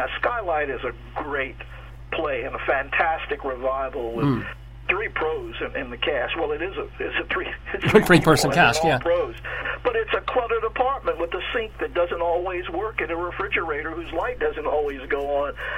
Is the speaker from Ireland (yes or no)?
no; Vienna, Austria; I'm saying Zeislers because I'm from Vienna.